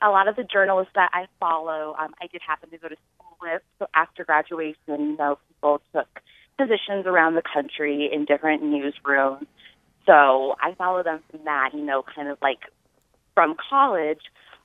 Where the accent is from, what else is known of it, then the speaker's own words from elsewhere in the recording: Phoenix, Arizona, United States; now in Greenville, United States; and then for my hometown of Phoenix, Arizona.